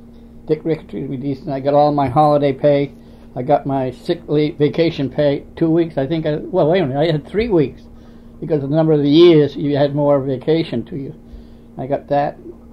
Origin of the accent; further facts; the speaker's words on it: Lewiston, Maine, United States; No, I grew up here in Lewiston.